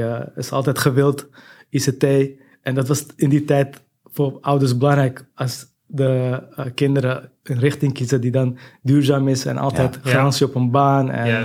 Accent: Amsterdam, North Holland, Netherlands; 35 jaar. Geboren en getogen in Amsterdam. Ouders van Turkse afkomst.

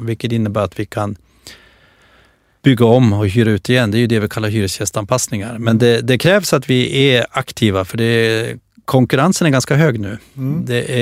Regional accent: Östersund, Jämtland County, Sweden; det som är skönt där jag kommer från Östersund, Åretrakten, det är att vi har vår 5:e säsong nu.

